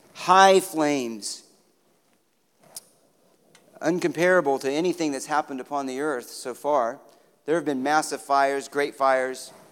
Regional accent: California, United States; We came from Southern California, as you know, and fires is one of the seasons of Southern California.

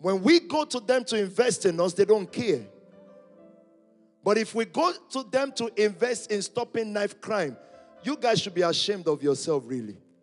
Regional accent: Jamaica; I'm from Jamaica.

